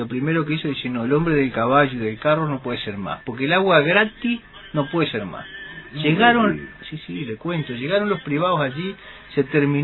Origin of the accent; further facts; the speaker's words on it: Maldonado, Uruguay; Yo vengo de Maldonado.